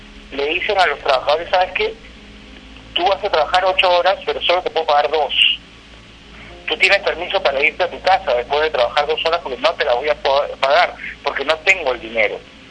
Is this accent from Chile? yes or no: no; Peru; A mí me preocupa eso como peruano, me preocupa como padre